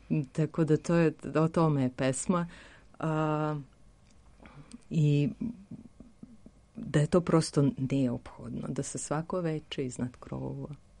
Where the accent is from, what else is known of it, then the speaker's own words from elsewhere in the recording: Serbia; Kad idem negde na putovanje i pitaju me odakle si, ja kažem ja sam iz Srbije.